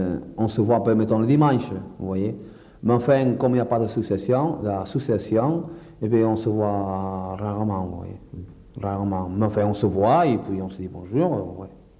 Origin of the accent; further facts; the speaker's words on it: Portugal; je suis portugais